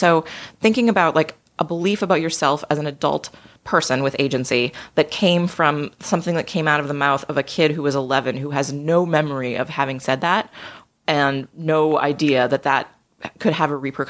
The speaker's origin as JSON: {"language": "English", "region": "Massachusetts", "country": "United States", "tie": "born or raised there", "said": "Yeah, I grew up just outside of Boston."}